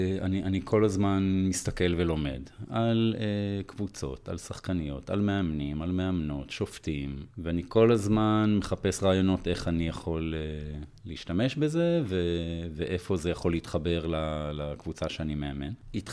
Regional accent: Gesher HaZiv, Northern District, Israel; גדלתי בגשר הזיב, קיבוץ בצפון.

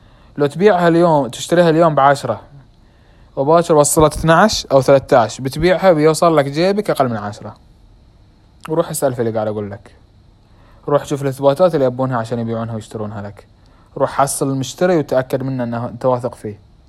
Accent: Bahrain; احدى الشركات عندنا في البحرين

